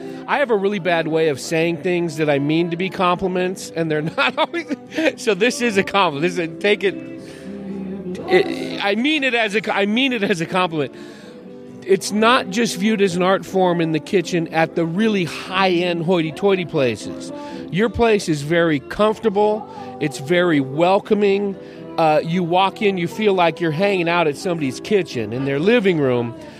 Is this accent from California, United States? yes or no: yes; California, United States; Where I grew up in San Francisco Bay Area